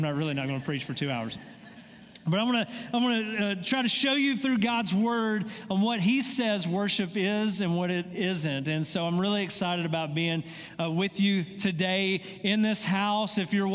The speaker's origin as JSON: {"language": "English", "town": "Loganville", "region": "Georgia", "country": "United States", "tie": "born or raised there", "said": "So I grew up right outside of Atlanta. I grew up in a town in between Atlanta and Athens. Go Dogs. It was called Loganville."}